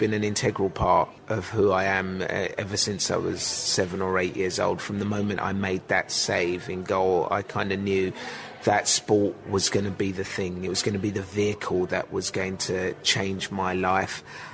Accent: London, United Kingdom; for a young kid like myself, 11, 12 years old, growing up in East London

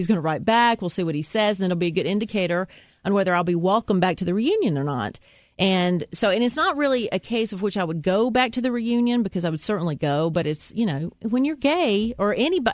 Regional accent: Columbia, Tennessee, United States; my hometown of Columbia, Tennessee

